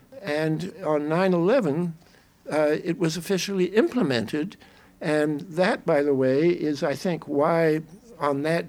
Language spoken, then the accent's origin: English; Canada; But I personally, as a Canadian, I feel I've been surveilled for quite some time by this government